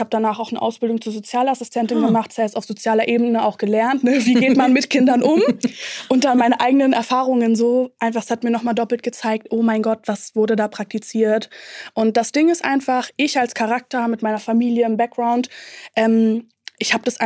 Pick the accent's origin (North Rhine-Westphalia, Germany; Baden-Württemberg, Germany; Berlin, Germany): Berlin, Germany; East Berlin; ich komme auch aus Ostberlin und da waren wirklich noch teilweise alte DDR-Strukturen in den Vereinen